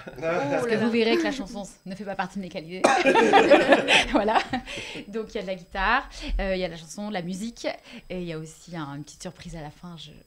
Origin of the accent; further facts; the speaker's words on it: Lyon, Auvergne-Rhône-Alpes, France; Alors, moi, je viens de Lyon. Ouais. Enfin, de l'Ouest lyonnais. Donc, j'ai grandi là-bas.